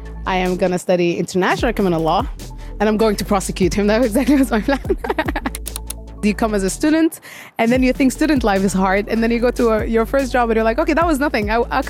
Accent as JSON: {"language": "English", "country": "Sudan", "lives_now": "Luxembourg", "said": "I'm from Sudan. I am currently a research fellow at the Max Planck Institute in Luxembourg"}